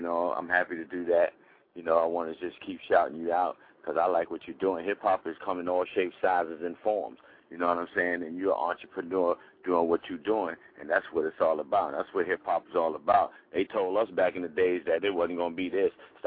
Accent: Bronx, New York, United States; I'm from the Bronx, where it all started.

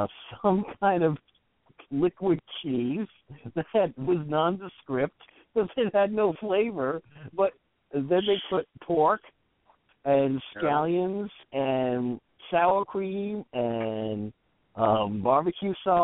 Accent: New York, United States; When I grew up in New York and I lived in New York, you know, the state fair was probably somewhere in the middle of the state, not in New York City.

